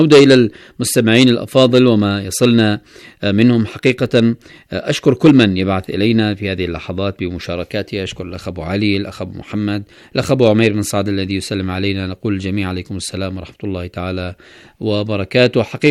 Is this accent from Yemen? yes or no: yes; Yemen; وأننا أبناء اليمن